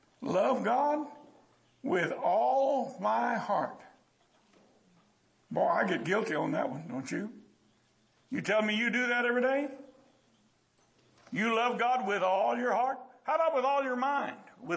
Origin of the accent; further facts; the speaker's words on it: San Antonio, Texas, United States; When I grew up on Walton Street here in San Antonio on the south side off of Nogalitas